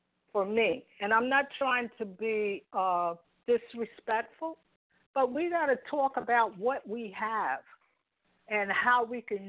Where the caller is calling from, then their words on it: New Jersey, United States; I'm calling from New Jersey.